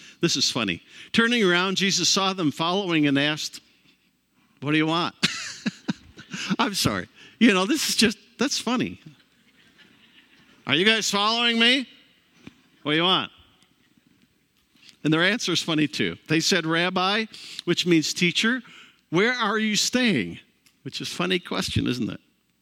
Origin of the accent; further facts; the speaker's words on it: New York, United States; People say … where did you grow up? And I don't even name the town because it's so small. I say, near Batavia, between Rochester and Buffalo.